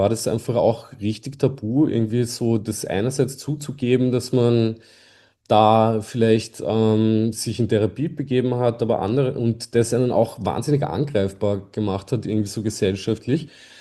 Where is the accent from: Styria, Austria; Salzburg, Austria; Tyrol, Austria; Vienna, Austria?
Vienna, Austria; wir als Wiener sind natürlich gesegnet